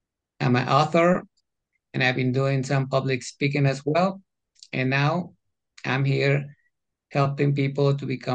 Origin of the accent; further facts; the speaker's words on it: Mexico City, Mexico; English is a second language; I'm from Mexico City. I was born in the late 60s. I'm the only child from a single mom in the 60s